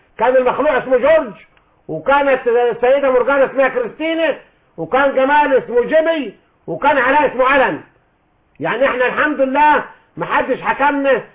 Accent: Upper Egypt, Egypt; انا صعيدي التأفيل والمنشأ والصنع.

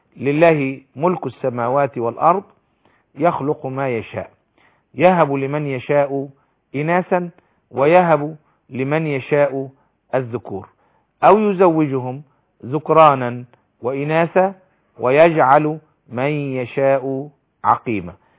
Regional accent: Upper Egypt, Egypt; مش معنى ان انا راجل صعيدي

